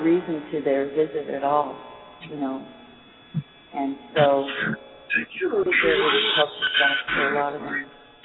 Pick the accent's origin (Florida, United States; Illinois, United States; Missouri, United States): Florida, United States; I'm from Florida